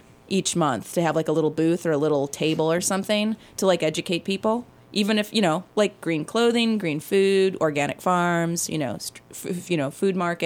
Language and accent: English; Chicago, Illinois, United States; I'm a huge house music fan growing up in Chicago.